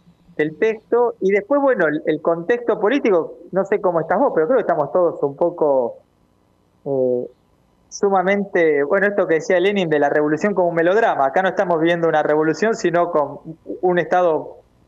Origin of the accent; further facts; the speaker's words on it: Argentina; lo que significa para nosotros como argentinos